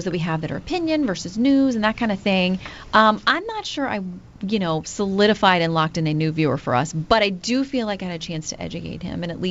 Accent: Florida, United States; Santa kind of likes Florida. I, you know, it's my home state, so I like to spend a lot of time there. But he always showed up when I was growing up.

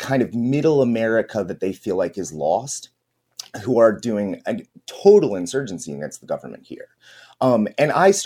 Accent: Cincinnati, Ohio, United States; And so I am from Cincinnati, as is J.D. Vance.

